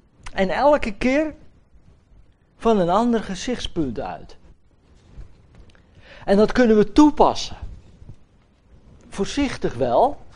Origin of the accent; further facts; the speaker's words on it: Netherlands; moved away as an adult; now in Belgium; in Zemien nog meer nog altijd zendeling zijn, hier in Vlaanderen, als Hollanders.